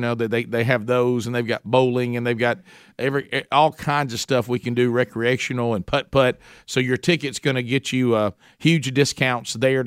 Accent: Oxford, Alabama, United States; We thought this would be a cool idea to do this in my hometown of Oxford, Alabama, mainly, you know, the obvious tie-in because that's where I grew up

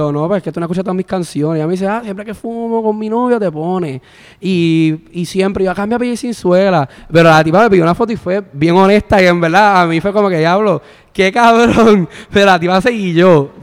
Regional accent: Ponce, Puerto Rico; yo soy de Ponce, estudié 2 años en Mayagüez, estudié 2 años en Vilanova, que hay 100 cabrones de Guaynabo estudiando ahí conmigo. Ahora estudio en Bayamón.

